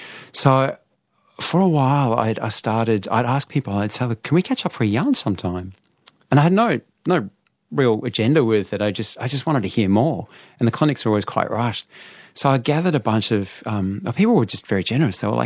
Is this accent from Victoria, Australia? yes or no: yes; Fitzroy, Victoria, Australia; I'm from Fitzroy.